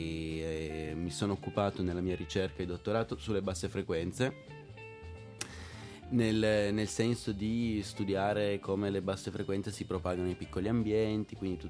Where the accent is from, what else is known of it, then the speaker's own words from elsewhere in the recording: Turin, Piedmont, Italy; born there; sono nato a Torino, proprio cittadino